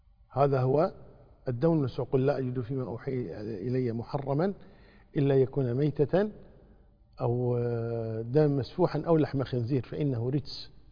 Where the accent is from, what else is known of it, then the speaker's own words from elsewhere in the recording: Kuwait; يعني عندنا في الكويت، أنا ما أدري عن خارج البلد